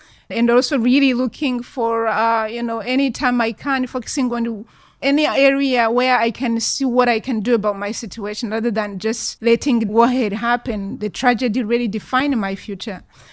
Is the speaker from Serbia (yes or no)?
no; Rwanda; now in United States; And I'm actually originally from Rwanda, so my name doesn't really give that. I was born and raised in Rwanda, and I left Rwanda in 1994. Since then, I lived in different countries in Africa, and at some point immigrated to the U.S. legally